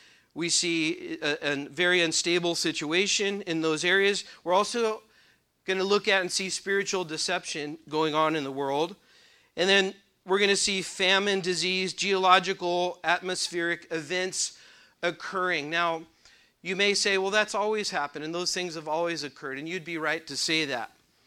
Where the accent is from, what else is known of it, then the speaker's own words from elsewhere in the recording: California, United States; I've never seen fire like that, and I'm from California.